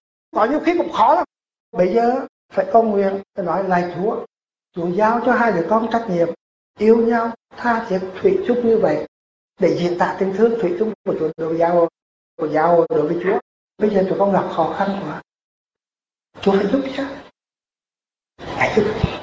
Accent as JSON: {"language": "Vietnamese", "country": "Canada", "said": "tôi đây là người Canada gốc Việt Nam."}